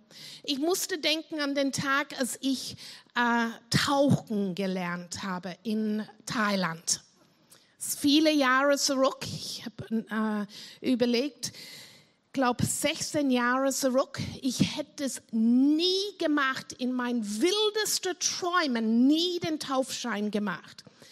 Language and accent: German; South West England, United Kingdom; ich bin in Cornwall aufgewachsen, aber am Bauernhof haben wir nicht viel Zeit gehabt